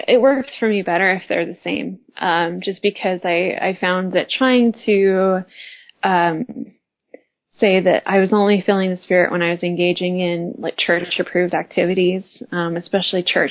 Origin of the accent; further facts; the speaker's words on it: Genola, Utah, United States; I grew up in Genola, and we have a woman that lives out there who is really obsessed with the Martin and Willie Handcart companies.